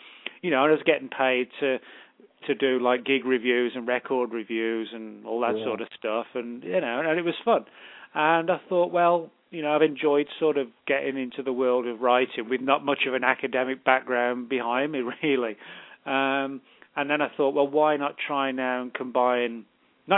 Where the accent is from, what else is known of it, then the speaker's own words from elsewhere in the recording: England, United Kingdom; moved away as an adult; now in Dallas, United States; I grew up in England, and we live just outside Dallas. And I've been over lived here, I should say, about 11 years.